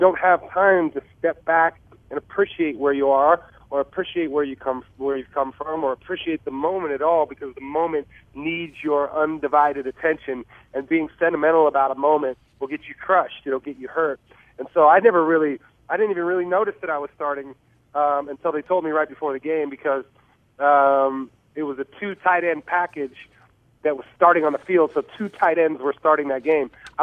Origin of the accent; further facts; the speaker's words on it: San Jose, California, United States; I was a 49er fan growing up, and I'm from San Jose, so I was going to school in the Bay Area, had those Bay Area ties